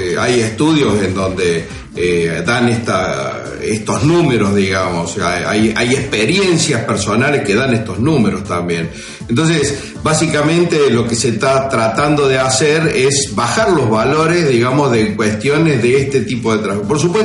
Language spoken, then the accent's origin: Spanish; Córdoba, Argentina; now in Salta, Argentina; en la zona donde yo resido, que es Salta. Yo soy cordobés, no soy salteño